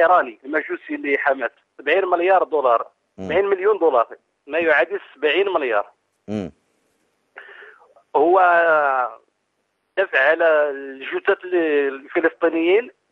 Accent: Deir ez-Zor, Deir ez-Zor Governorate, Syria; أنا سوري، على ما حد يزود علي. أنا سوري من دير الزور

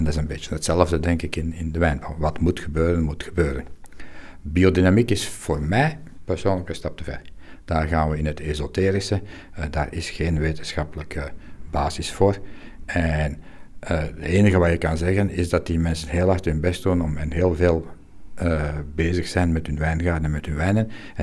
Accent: Belgium; now in Italy; al ben ik een Belg

